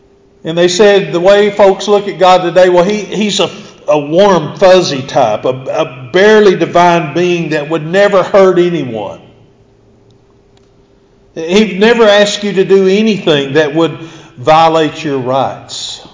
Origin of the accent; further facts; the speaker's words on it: Hilton, Oklahoma, United States; I've told the story often. I grew up in Hilton, Oklahoma at the Shell Street Church of Christ